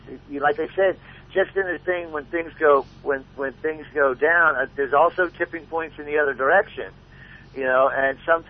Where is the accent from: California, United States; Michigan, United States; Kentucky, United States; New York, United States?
New York, United States; Well, I'm a New Yorker. When I lived in New York